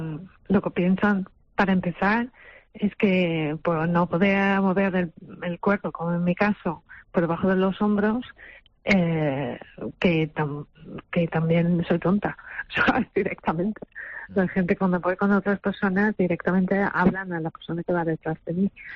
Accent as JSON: {"language": "Spanish", "region": "Community of Madrid", "country": "Spain", "lives_now": "Tenerife, Spain", "said": "Y nada, que entonces ya soy canaria un poco también. Canaria madrileña."}